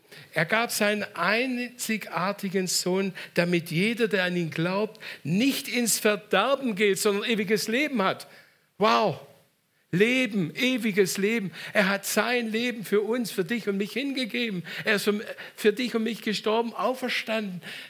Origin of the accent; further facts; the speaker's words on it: Baden-Württemberg, Germany; accent: Swabian; wir sagen im Schwäbischen, wir kommen aus dem Schwabenland.